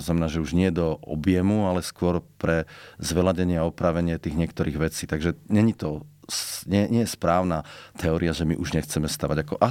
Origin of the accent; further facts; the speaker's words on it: High Tatras, Prešov Region, Slovakia; Ja vravím, vyrastal som vo Vysokých a priženil som sa do nízkych